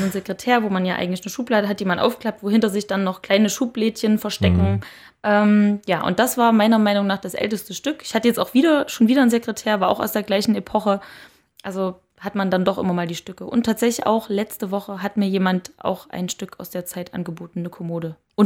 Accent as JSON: {"language": "German", "region": "Thuringia", "country": "Germany", "tie": "born there", "lives_now": "Erfurt, Germany", "said": "Pößneck ist eine Kleinstadt südlich von Jena und davon nochmal, tja, jetzt müsste ich lügen, 5 Kilometer, schätze ich mal, liegt Schmodder entfernt. Waren mal mehr als 100 Einwohner. Ich glaube, mittlerweile sind wir schon ein bisschen weniger. Sehr idyllisch gelegen, sehr grün, sehr in der Natur."}